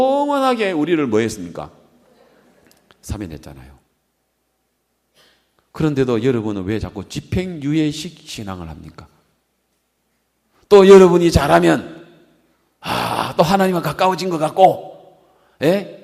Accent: Gyeongsang, South Korea; accent: Gyeongsang dialect; 나는 경상도 사투리 써가지고 밥 못 먹어 잠 못 자

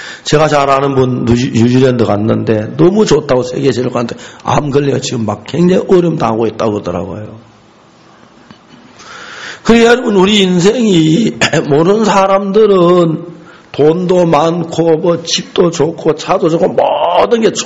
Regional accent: Seonsan, North Gyeongsang, South Korea; 제 고향 선산은 여러분 고속도로 타고 내려가다 그 중부 고속도로에 선산 인터체인지가 있습니다. 아, 선산 휴게소가 있습니다.

